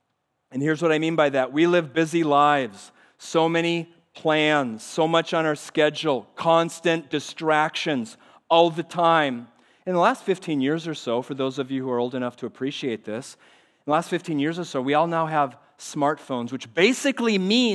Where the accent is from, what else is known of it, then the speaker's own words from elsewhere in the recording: Minnesota, United States; moved away; I grew up in Minnesota. Oh, it's still cold there. All right. Thankfully, I don't live there anymore. How about here in Florida?